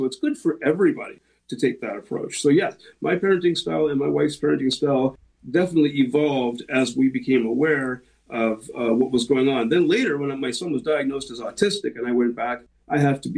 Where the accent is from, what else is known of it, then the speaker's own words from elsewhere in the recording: Canada; We are Canadian. We formed in a city called Guelph, Ontario, which is about 40 minutes west of Toronto.